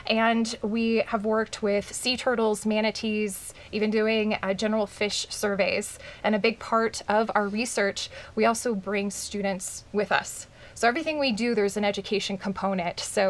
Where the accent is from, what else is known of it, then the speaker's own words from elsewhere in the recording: Texas, United States; also born or lived in Florida; And I was very fortunate, like I said, growing up in Texas, being able to visit the ocean quite a bit, and also visiting Florida on a fairly regular basis.